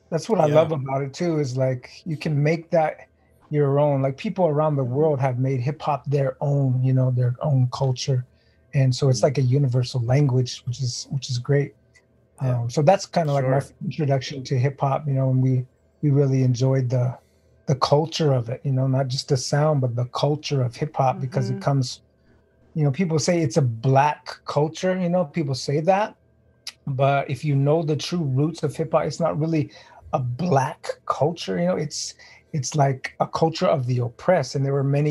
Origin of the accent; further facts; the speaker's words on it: Crow Agency, Montana, United States; also born or lived in Seattle; I was growing up, I was born in Seattle, grew up in Crow Agency, Montana, reservation life.